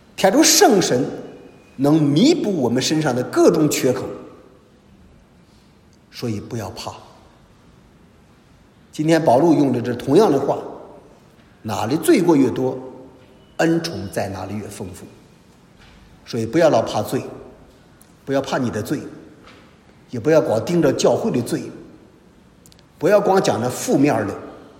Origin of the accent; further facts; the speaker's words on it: China; 我们中国人有这个成语，中国人更有这个毛病，叫好事不出门，坏事传千里。